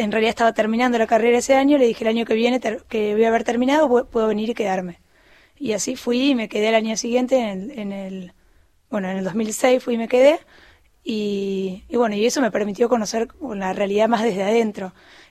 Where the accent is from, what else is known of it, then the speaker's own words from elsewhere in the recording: Buenos Aires, Argentina; born there; also born or lived in Añatuya; yo me fui a Añatuya, yo nací acá en Buenos Aires y me fui a Añatuya hace 10 años, 12 años ya en el 2006